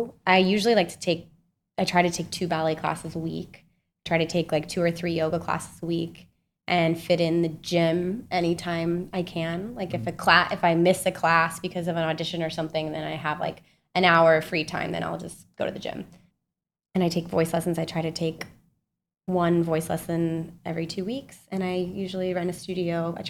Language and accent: English; Salt Lake City, Utah, United States; also born or lived in Kansas; I was born in Kansas and then moved to Utah as a baby.